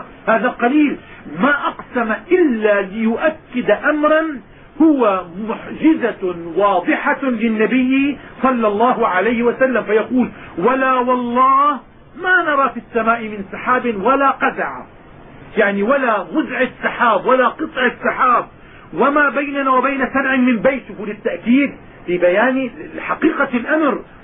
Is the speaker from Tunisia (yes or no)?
no; Syria; وكان العلماء عندنا في الشام،